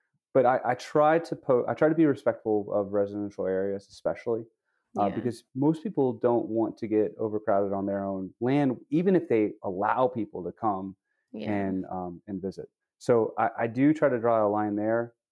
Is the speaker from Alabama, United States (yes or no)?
yes; Birmingham, Alabama, United States; I'm a Alabama native. I grew up in Birmingham.